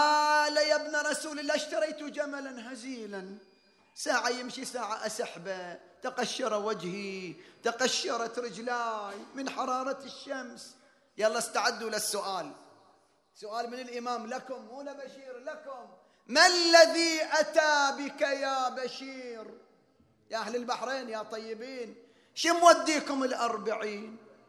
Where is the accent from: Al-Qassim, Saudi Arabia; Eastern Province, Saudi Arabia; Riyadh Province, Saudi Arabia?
Eastern Province, Saudi Arabia; Qatif; هذا مدفون عندنا في القطيف